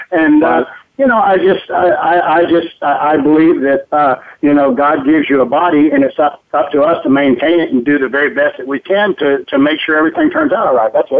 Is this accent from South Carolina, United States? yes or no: yes; South Carolina, United States; You know, I grew up in South Carolina originally. You know, I started out there when I was about 13 years old.